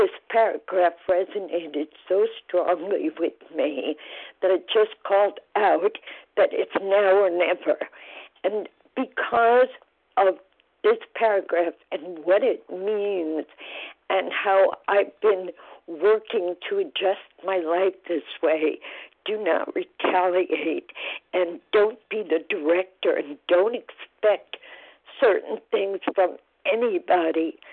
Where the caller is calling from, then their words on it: Nyack, New York, United States; I'm calling from Nyack, New York, and I've been listening to these meetings for almost a year now